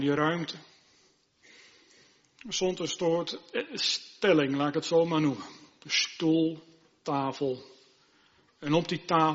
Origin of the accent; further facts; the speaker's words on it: Harderwijk, Gelderland, Netherlands; En aan de plaats waar ik opgegroeid ben, Harderwijk.